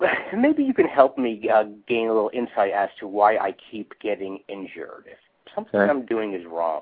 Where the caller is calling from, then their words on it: East Brunswick, New Jersey, United States; I'm in East Brunswick, New Jersey.